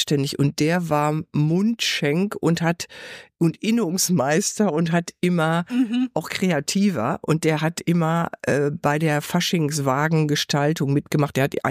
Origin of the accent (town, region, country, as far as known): North Rhine-Westphalia, Germany